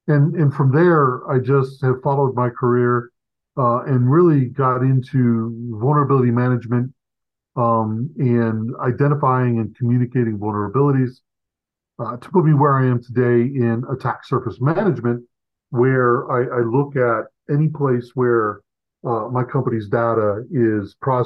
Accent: Virginia, United States; My undergrad was from Virginia Tech, which is I'm from the East Coast, lived there in Virginia.

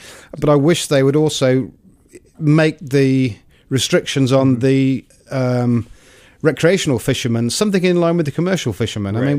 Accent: Rugby, West Midlands, United Kingdom; I grew up in the town of Rugby.

